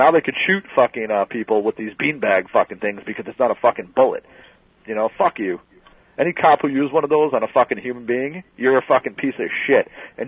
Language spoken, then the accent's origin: English; New York City, New York, United States; I'm from New York City.